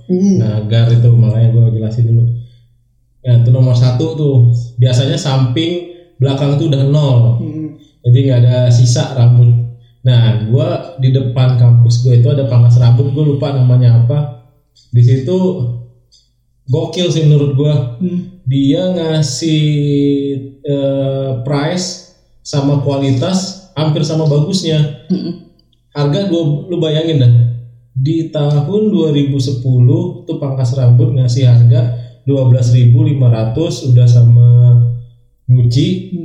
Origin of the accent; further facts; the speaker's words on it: Jambi, Indonesia; moved away as an adult; also born or lived in Yogyakarta; gua dulu dari SD sampai SMA tuh di Jambi tuh suka banget ke pangkas rambut